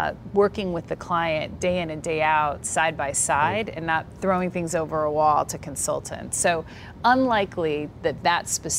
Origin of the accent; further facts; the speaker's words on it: Tustin, California, United States; I grew up in Tustin, California, which has a little sign and it says, work where you must, but live and shop in Tustin, so Southern California.